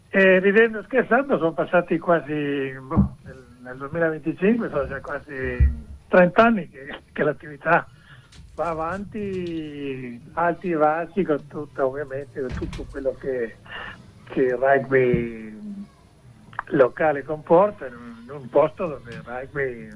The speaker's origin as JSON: {"language": "Italian", "country": "Argentina", "second_language": "Italian", "moved": "as an adult", "lives_now": "Italy", "said": "io ero arrivato in Italia negli anni 90, e dopo un po' di tempo, siccome ho giocato a rugby tutta la mia vita, anche da Argentina"}